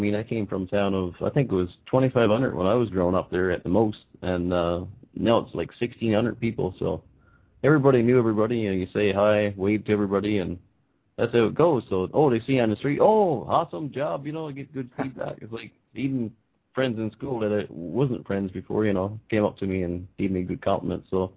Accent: Virgil, Newfoundland and Labrador, Canada; back in my hometown called Virgil, Newfoundland.

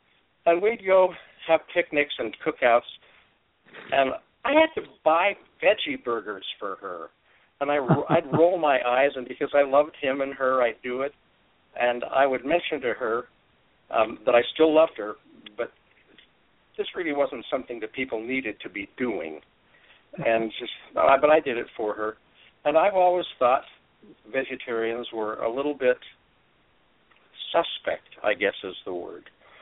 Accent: Ogden, Utah, United States; also born or lived in California / Georgia; He got transferred, lived around in Utah, did most of my growing up in Ogden, junior high and high school, went to Weber College, the University of Utah

